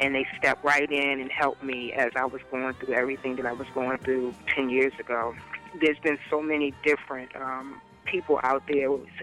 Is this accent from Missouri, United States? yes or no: yes; Missouri, United States; I'm from the St. Charles County area